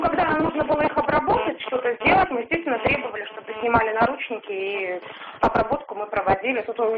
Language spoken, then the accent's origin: Russian; Yekaterinburg, Sverdlovsk Oblast, Russia; Я из Екатеринбурга.